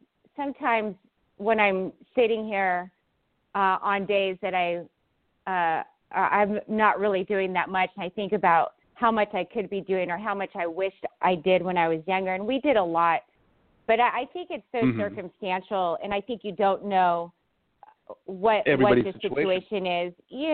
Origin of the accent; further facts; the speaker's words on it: California, United States; now in Los Angeles, United States; I was raised in Orange County near